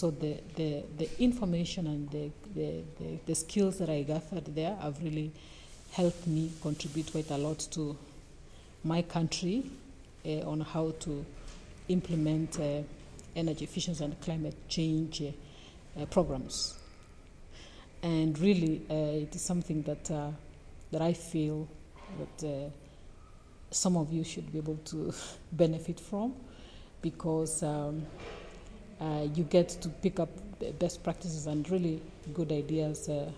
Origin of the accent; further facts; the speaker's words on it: Kenya; I am from Kenya.